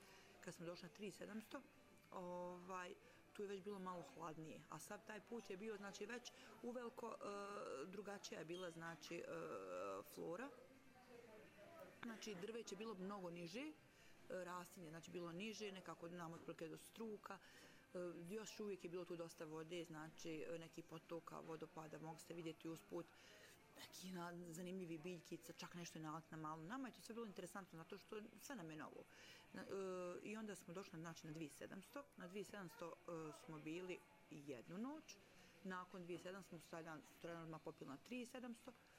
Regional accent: Bijeljina, Republika Srpska, Bosnia & Herzegovina; Ja sam bila jedina iz Bjedinje, znači uopšte sa ove naše regije.

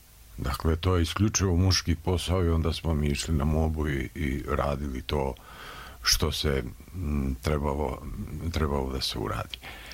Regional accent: Herzegovina, Bosnia & Herzegovina; Ja sam iz Hercegovine, pa je tamo, dakle, jezičko

